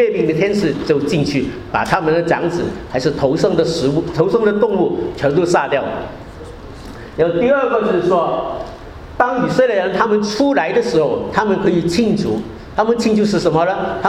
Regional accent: China; 那跟我们中国人过年差不多啊。我们中国人过年就是过年之前要大扫除嘛

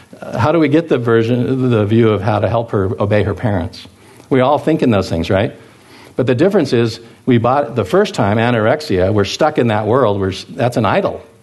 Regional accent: Moscow, Idaho, United States; I'm from Moscow. We have the University of Idaho there. We have Washington State University.

